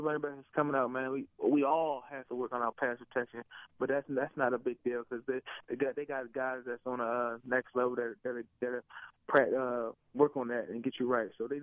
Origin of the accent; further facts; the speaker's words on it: Baltimore, Maryland, United States; I'm from Baltimore. I grew up being a Ravens fan.